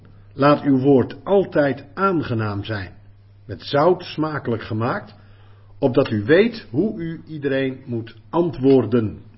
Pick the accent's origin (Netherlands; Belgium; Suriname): Netherlands; Naar de mens gesproken zijn wij Nederlanders. Dat staat ook in ons paspoort of zo.